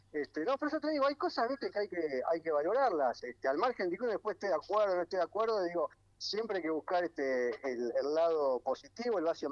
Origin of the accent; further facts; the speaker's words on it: Argentina; Yo soy argentino del mal porque banco la distribución del ingreso